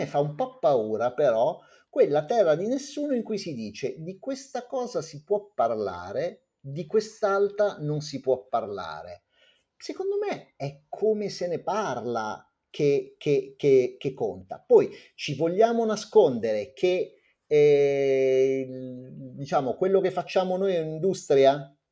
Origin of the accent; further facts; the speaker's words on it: Imola, Emilia-Romagna, Italy; Sono un appassionato di macchine, sono di Imola